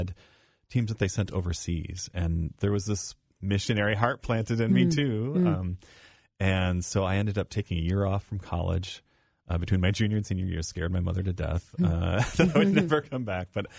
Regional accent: Michigan, United States; I grew up in Michigan, but there was an organization called Youth Encounter.

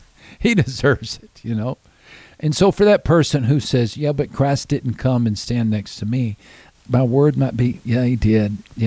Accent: Texas, United States; I grew up in Texas, and rodeos were a big deal, so he'd take us to rodeos.

